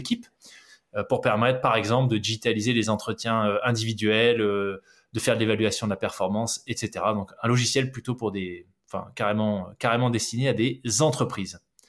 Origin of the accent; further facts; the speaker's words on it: New Caledonia; also born or lived in Canada / United States / Switzerland; now in Aix-en-Provence, France; Je vis actuellement à Aix-en-Provence. Après, je suis originaire du sud, et même du très très sud, puisque j'ai passé une partie de mon enfance en Nouvelle-Calédonie.